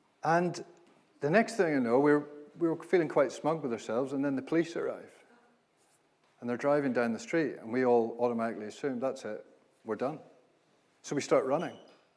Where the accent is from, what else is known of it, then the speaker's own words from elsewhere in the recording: Belfast, Northern Ireland, United Kingdom; I was 13 years old. I grew up in Belfast, Northern Ireland.